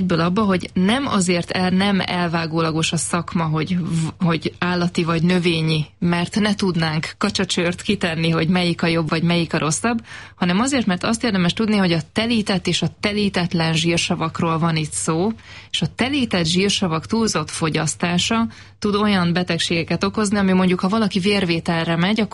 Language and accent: Hungarian; Great Hungarian Plain, Hungary; egyébként én is alföldi vagyok, tehát ismerem ennek a kultúráját